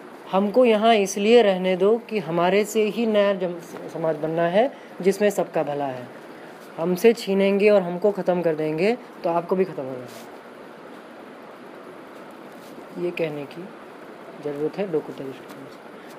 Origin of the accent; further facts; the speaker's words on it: Mumbai, Maharashtra, India; बम्बई में, मैं बम्बई से हूँ, बम्बई में सब यही हुआ